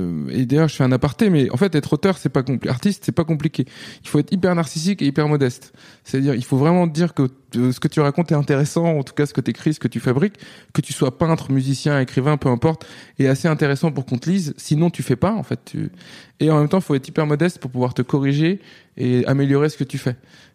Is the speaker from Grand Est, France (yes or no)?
no; Nantes, Pays de la Loire, France; moi, quand j'ai grandi à Nantes, on disait gars, ouais.